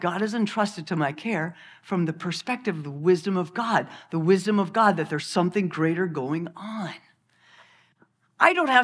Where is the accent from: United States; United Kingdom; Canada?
United States; born there; I was born in America.